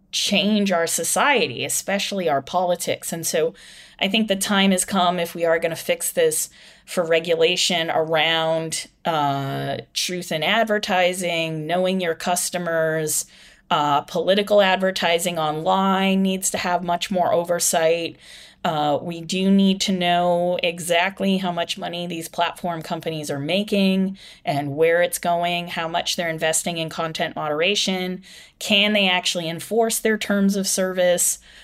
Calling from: Ireland; I'm calling you from Ireland right now.

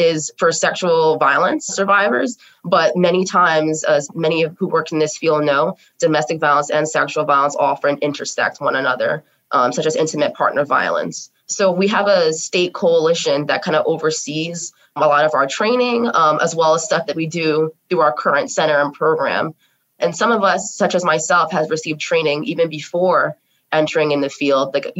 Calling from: Bloomfield, New Jersey, United States; My pronouns are she, her, hers, and I am coming from Bloomfield, New Jersey.

